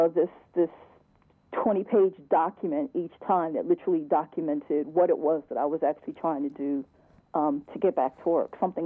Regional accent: United States; obviously I'm an American. I'm Native American.

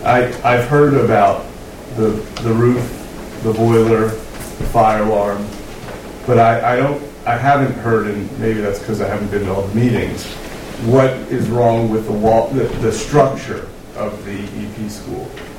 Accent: Hopkins Park, Illinois, United States; I'm from Hopkins Park.

